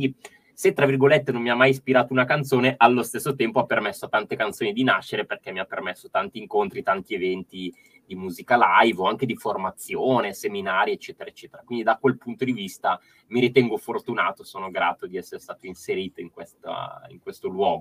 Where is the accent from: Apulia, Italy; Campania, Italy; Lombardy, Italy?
Lombardy, Italy; Cassano Magnago; un luogo della mia città, del mio paese, che è Cassano Magnago, in provincia di Varese